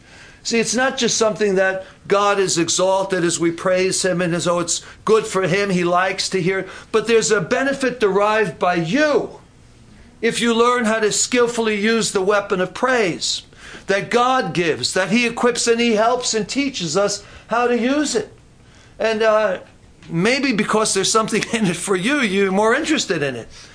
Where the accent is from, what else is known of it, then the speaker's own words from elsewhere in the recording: New York City, New York, United States; I grew up in New York City. We don't hunt in New York City. I didn't grow up here in the woods where they go shoot deer and they do this and that.